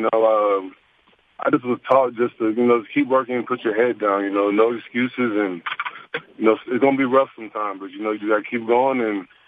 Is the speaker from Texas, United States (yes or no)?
yes; Austin, Texas, United States; You know, I grew up in Austin, so I kind of, you know, everyone was UT fans